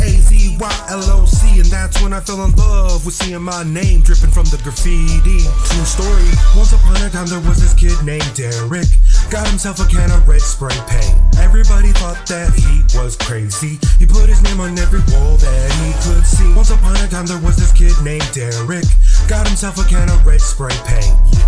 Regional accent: Nampa, Idaho, United States; Hood influenced, I'm from Nampa.

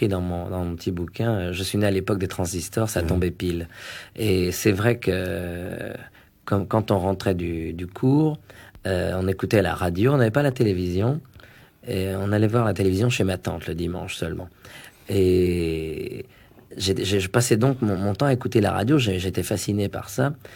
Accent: Paris, Île-de-France, France; born there; Je suis né à Paris, mais j'ai vécu toutes

